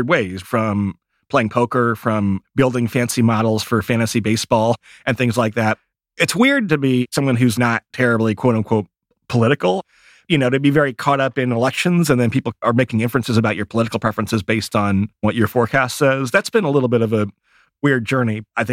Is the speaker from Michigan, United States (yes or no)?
yes; Michigan, United States; And I grew up in Michigan. People in Michigan are not that different than people from Wisconsin or Ohio